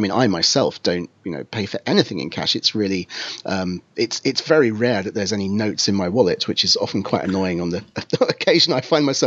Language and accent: English; United Kingdom; or Swiss franc note, as we British people would probably say.